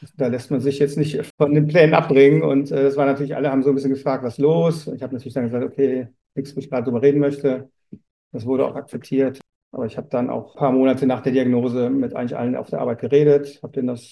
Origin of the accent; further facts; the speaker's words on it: Rhineland, Germany; in der Regel noch als Rheinländer auch relativ viel Humor mitbringe